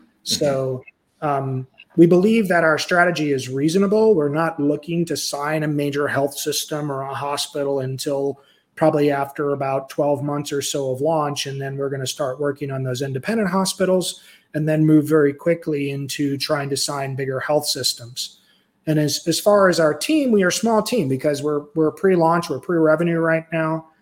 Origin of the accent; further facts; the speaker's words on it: Southeast, United States; I grew up in the Southeast.